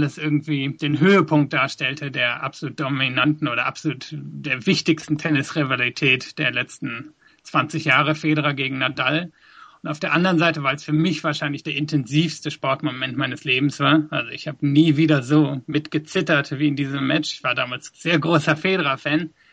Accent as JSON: {"language": "German", "region": "western Germany", "country": "Germany", "tie": "born or raised there", "said": "die aus Hamburg in die Gegend gezogen waren, wo ich aufgewachsen war in Westdeutschland."}